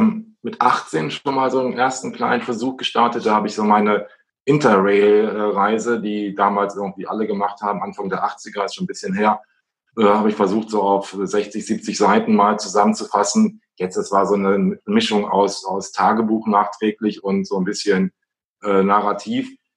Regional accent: Wolfenbüttel, Lower Saxony, Germany; Vorher war ich in Niedersachsen, in Wolfenbüttel, da ist meine Heimat.

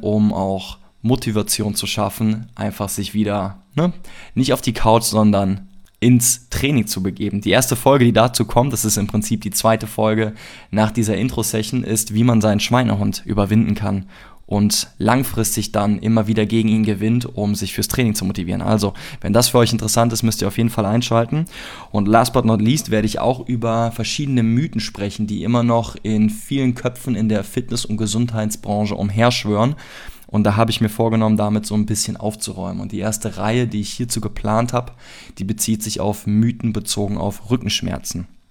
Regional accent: Cologne, North Rhine-Westphalia, Germany; ich komme aus Köln.

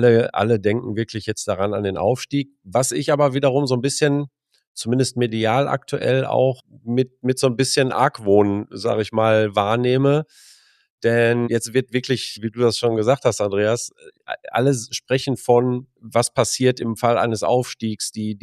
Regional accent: Gelsenkirchen, North Rhine-Westphalia, Germany; also born or lived in Herten; mein Elternhaus steht in Gelsenkirchen und ja, bin hier groß geworden, wie gesagt, zur Schule gegangen, habe meine Ausbildung gemacht

